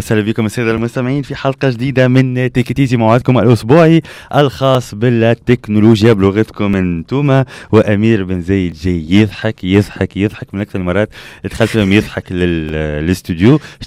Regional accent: South, Tunisia; احنا الفكره اللي عندنا في الجنوب

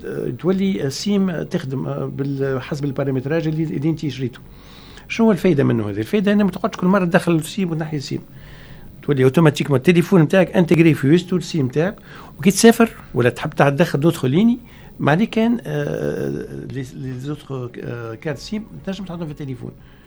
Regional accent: Tunisia; دخلت ثلاثه مشغلين عندنا في تونس برا

